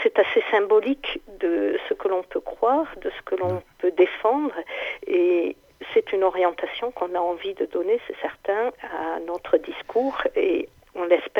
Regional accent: France; mais quelle est notre posture en tant que Français et en tant que pays face à ces difficultés

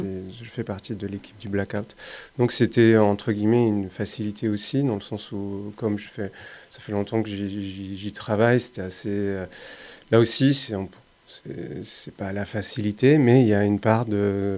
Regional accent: Montpellier, Occitanie, France; born there; also born or lived in Paris; Moi, je suis né à Montpellier, mais j'y ai pas grandi.

